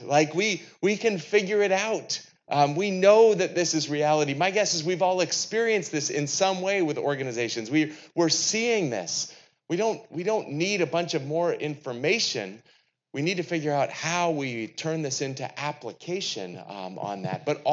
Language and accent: English; New England, United States; I'm from New England, and we don't pronounce R's up there